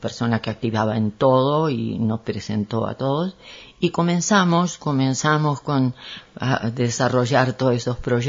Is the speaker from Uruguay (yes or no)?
yes; Uruguay; moved away as an adult; also born or lived in Argentina; primero soy uruguaya, trabajé en el Uruguay.